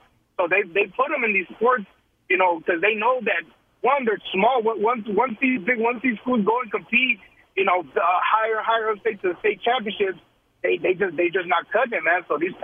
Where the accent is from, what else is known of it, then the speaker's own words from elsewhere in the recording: Austin, Texas, United States; I mean, I'm from Austin, Texas. So I played with big boys, you know what I mean?